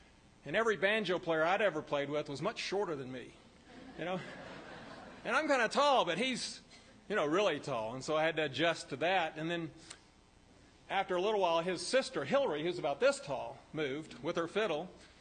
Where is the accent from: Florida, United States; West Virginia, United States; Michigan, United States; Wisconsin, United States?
Florida, United States; Jacksonville; I'm from Jacksonville, Florida.